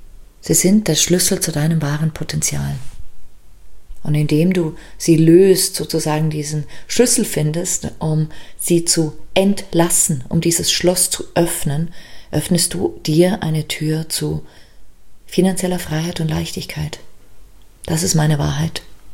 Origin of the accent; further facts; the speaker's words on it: Liechtenstein; born there; German is a second language; in meinem Dialekt würden wir sagen, groß im Kopf. Ich weiß nicht, ob das richtig Deutsch ist, aber ich bin ja auch in Liechtenstein geboren. Also Deutsch ist sozusagen eine Fremdsprache für mich.